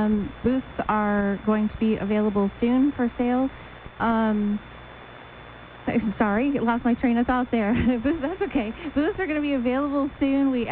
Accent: Illinois, United States; I grew up in Illinois, Taste of Chicago

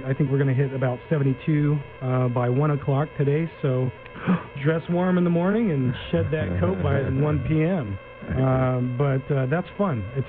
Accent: Willcox, Arizona, United States; I didn't grow up in Yuma. I grew up in Wilcox, which is on the other side of the state.

